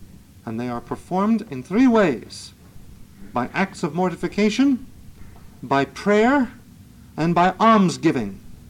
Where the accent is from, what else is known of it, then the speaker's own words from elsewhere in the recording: Brooklyn, New York, United States; And my home bishop, where I was raised in Brooklyn, the Brooklyn Diocese